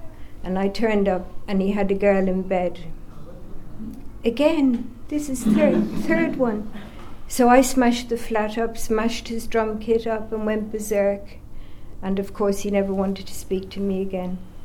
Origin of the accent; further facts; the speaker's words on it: Ireland; I'm not, I'm an Irish Catholic, you know.